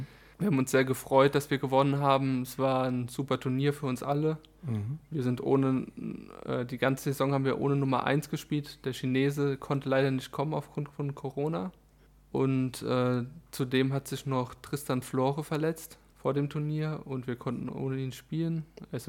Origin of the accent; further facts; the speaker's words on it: Worms, Rhineland-Palatinate, Germany; born there; wenn ich zu Hause bin, dann bin ich auch ab und zu nochmal in Worms und oder in Alzey zum Beispiel